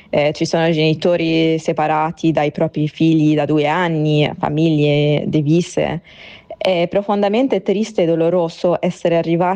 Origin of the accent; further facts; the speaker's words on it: Khan Yunis, Gaza Strip, Palestine; Io vengo da Khan Yunis, quindi il giro era sempre Khan Yunis Rafah o Khan Yunis Gaza.